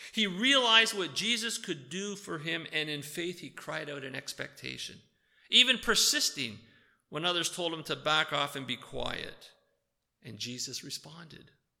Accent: Toronto, Ontario, Canada; I grew up playing hockey in the Toronto area. Yes, I'm still a Leafs fan.

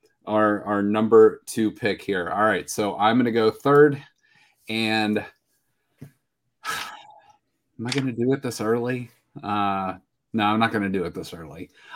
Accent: Youngstown, Ohio, United States; I just told him I was from Youngstown

